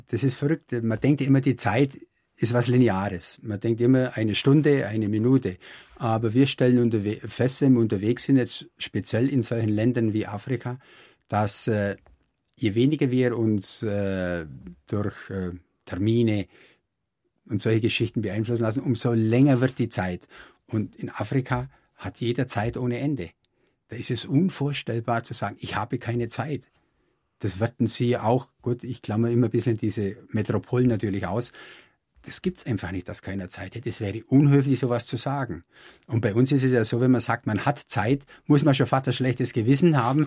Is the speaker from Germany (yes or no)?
yes; Bavaria, Germany; Ich komme aus Nördlinger Ries, das ist eine fruchtbare Gegend